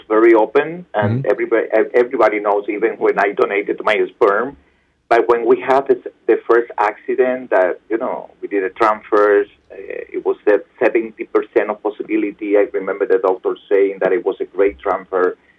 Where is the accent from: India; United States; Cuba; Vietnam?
Cuba; English is a second language; moved away; also born or lived in Spain; my family came from Spain, and but we are not religious because growing up in Cuba, it was almost illegal to go to the church.